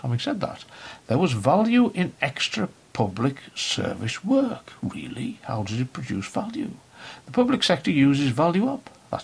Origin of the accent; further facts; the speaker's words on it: Bushey, East of England, United Kingdom; I grew up in Bushey in Hertfordshire and went to a public school called, £33,000 a year, St Margaret's.